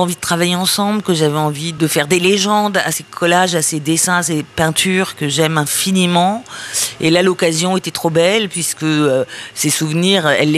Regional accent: Sarcelles, Île-de-France, France; je vivais dans le mauvais cinquième, mais surtout, je venais de Sarcelles, donc d'une banlieue du Nord, moderne, enfin construite à la va-vite, quand il fallait accueillir les immigrés pour construire les immeubles

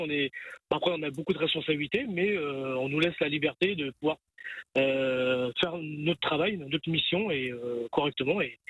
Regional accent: Angers, Pays de la Loire, France; je reprends une autre remorque que je dois redescendre à Angers, parce que moi, je viens d'Angers

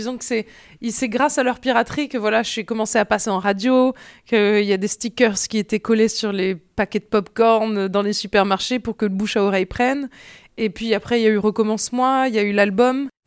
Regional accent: Nice, Provence-Alpes-Côte d'Azur, France; J'ai grandi sur la route, c'est-à-dire que dès la sortie du lycée, on vient de Nice.

